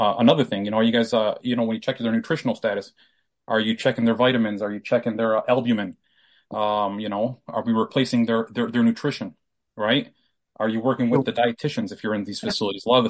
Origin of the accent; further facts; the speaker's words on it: Detroit, Michigan, United States; I'm from the Detroit area, so we get similar weather.